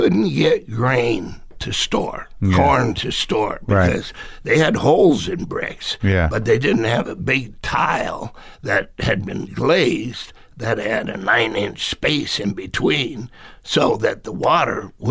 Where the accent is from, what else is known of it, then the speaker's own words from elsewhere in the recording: Iowa, United States; Yeah, I grew up in Iowa.